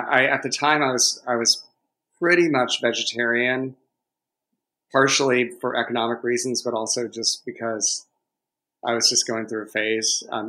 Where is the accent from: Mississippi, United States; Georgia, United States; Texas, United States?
Georgia, United States; Savannah; Well, I grew up in Savannah on the coast. So, you know, it's kind of an idyllic place to raise kids.